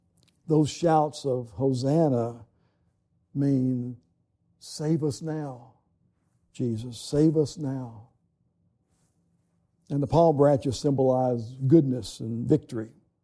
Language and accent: English; Kentucky, United States; I'm from Kentucky, you know. Did you know that?